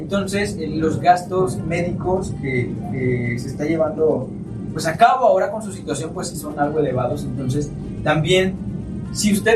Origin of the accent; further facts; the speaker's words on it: Mexico; Como mexicano, es importante.